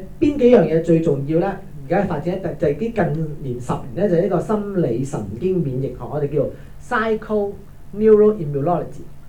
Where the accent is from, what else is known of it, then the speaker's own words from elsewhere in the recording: Hong Kong; 特別係我哋香港人咁忙咧